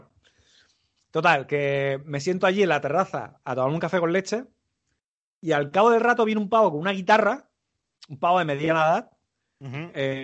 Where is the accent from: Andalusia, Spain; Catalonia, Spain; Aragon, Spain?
Catalonia, Spain; Barcelona; me pregunta que de dónde era. Y yo, no, soy de Barcelona.